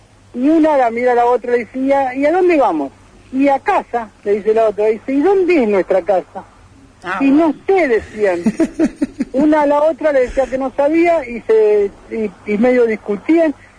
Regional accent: Santa Fe, Argentina; also born or lived in Lanús; A mí me gusta Santa Fe, yo soy santafesino.

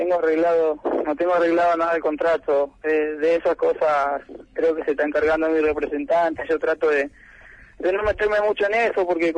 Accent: Formosa, Argentina; yo soy de Formosa Capital

